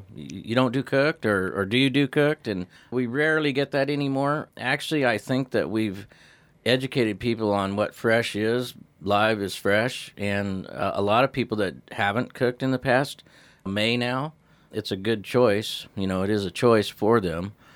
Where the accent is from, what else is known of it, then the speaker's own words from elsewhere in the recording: Ukiah, California, United States; I was born and raised in Ukiah, California, and I spent a lot of time on the coast diving for abalone and spearfishing, and just sort of ended up in Eureka one day